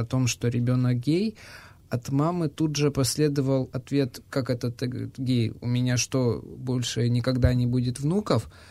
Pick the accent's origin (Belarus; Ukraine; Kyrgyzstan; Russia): Kyrgyzstan; Дело в том, что я сам из Кыргызстана